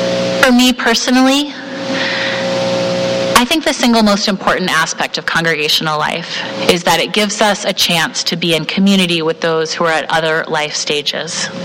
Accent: Portland, Oregon, United States; a potentially groundbreaking study in my hometown of Portland, Oregon.

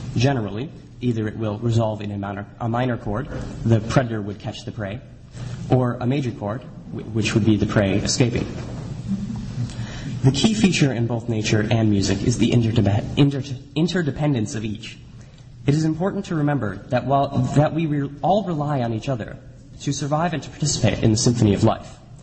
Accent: United States; So, as an American, I would naturally want to get a picture of it

